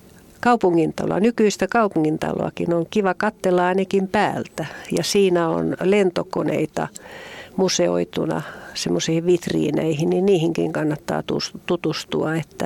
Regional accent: Ilmajoki, South Ostrobothnia, Finland; now in Kauhava, Finland; Muuten mä olen kotoisin Ilmajoen Munakasta. Minä ehdottomasti haluan aina sanoa, että mä olen Munakasta.

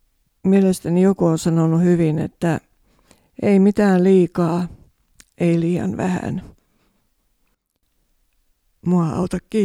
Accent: Toholampi, Central Ostrobothnia, Finland; born there; Olen syntynyt Toholammilla ja oli pieni perhe, isä, äiti ja minä.

